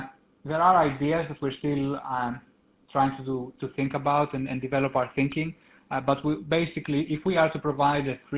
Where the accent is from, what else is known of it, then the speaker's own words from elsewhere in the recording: Greece; accent: Greek; you can hear probably from my accent that I'm Greek in origin, as are our co-founders.